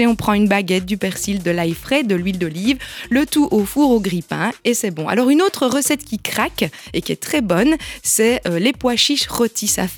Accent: Liège, Wallonia, Belgium; alors pour 4 adultes, on est liégeois

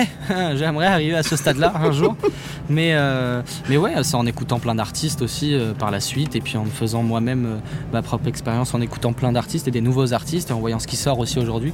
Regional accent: Brittany, France; je passais beaucoup de temps chez moi en Bretagne, comme on a la mer et tout

